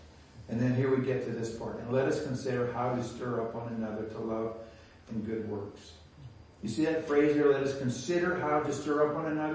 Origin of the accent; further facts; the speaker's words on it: Red Deer, Alberta, Canada; I grew up in Alberta on a small farm, just the kind of outskirts of Red Deer. That's where I grew up.